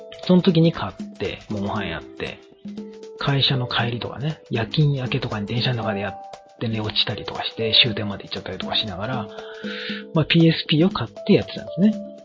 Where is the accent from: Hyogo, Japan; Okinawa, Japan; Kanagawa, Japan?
Kanagawa, Japan; Yokohama; 僕横浜出身なんですけど、繁華街で遊んでた覚えしかないですよね。